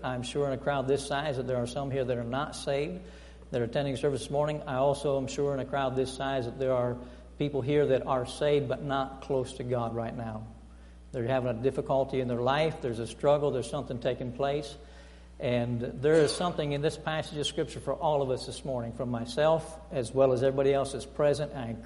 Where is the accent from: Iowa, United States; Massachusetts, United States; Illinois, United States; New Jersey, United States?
Iowa, United States; And I'm from Iowa originally, and so we don't have peach orchards out there. We have corn, we have hogs, but we don't have any peach orchards.